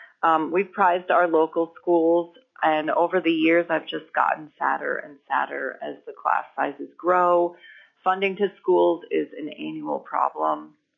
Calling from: Fairbanks, Alaska, United States; I'm calling from Fairbanks, Alaska.

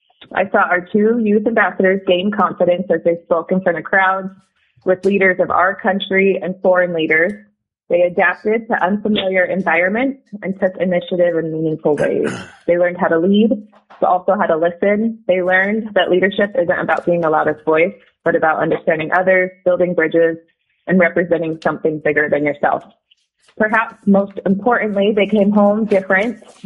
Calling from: Palmer, Alaska, United States; I'm calling from Palmer, Alaska, representing myself

